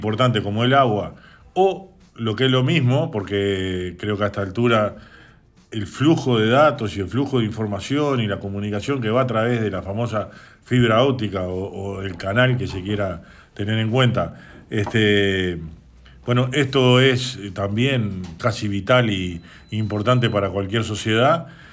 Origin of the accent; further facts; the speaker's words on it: Uruguay; que somos los uruguayos